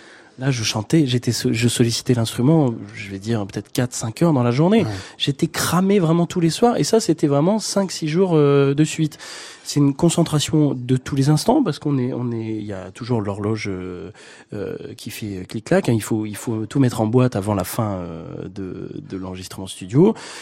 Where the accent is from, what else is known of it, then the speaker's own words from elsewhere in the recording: Lyon, Auvergne-Rhône-Alpes, France; ils avaient bloqué l'auditorium de Lyon avec l'orchestre l'orchestre d'opéra de ma ville natale